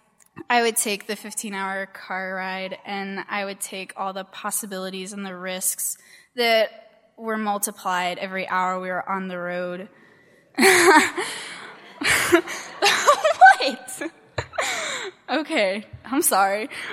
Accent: United States; I am American and I am tall.

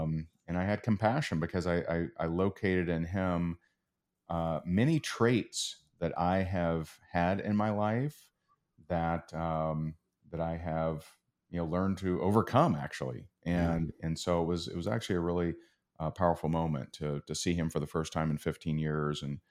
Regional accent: Seymour, Indiana, United States; Yeah, I grew up in Seymour, Indiana, which its claim to fame is

